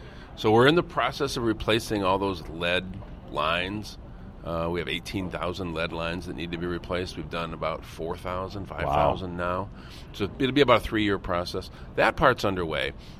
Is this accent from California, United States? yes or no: no; Flint, Michigan, United States; I think about my hometown of Flint. It's where General Motors was founded.